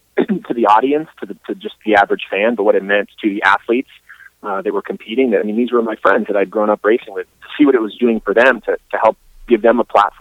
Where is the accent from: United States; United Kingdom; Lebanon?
United States; New England; I was kind of sheltered from that to some extent growing up in New England.